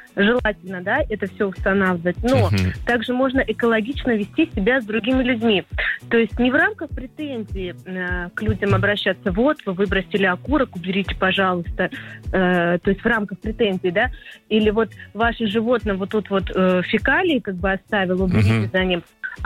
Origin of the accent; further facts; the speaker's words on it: Moscow, Russia; я из Москвы.